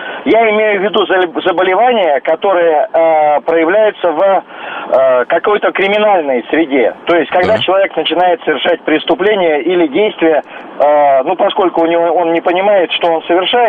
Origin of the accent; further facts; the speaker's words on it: Moscow, Russia; Нет, я сам из Москвы